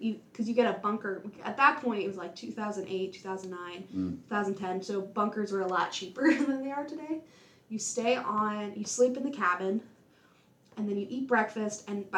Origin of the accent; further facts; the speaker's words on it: Midwest, United States; they're like, "You're from the Midwest." We're like, "Yes."